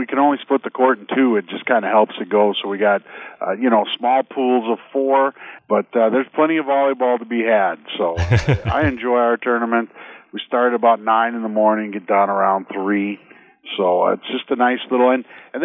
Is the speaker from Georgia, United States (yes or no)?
no; Miles City, Montana, United States; We order shirts out of Red Rock in Miles City, my hometown.